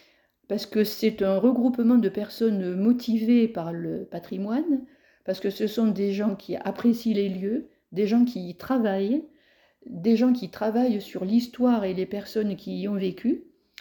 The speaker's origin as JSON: {"language": "French", "town": "Draguignan", "region": "Provence-Alpes-Côte d'Azur", "country": "France", "tie": "born or raised there", "said": "Il suffit de dire que je suis née à Draguignan, où ma famille s'est implantée depuis bien longtemps. Et donc, je suis née native, pur jus de Draguignan. Voilà. J'ai travaillé à l'extérieur et j'ai eu la joie de revenir pour le travail et la famille à Draguignan en 2006."}